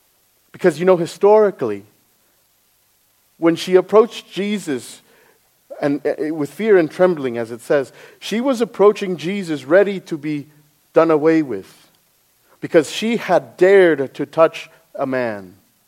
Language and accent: English; Midland, Texas, United States; also born or lived in Odessa; I'm from Midland. I was born in Odessa, but moved here. But I was raised here. I went to school here.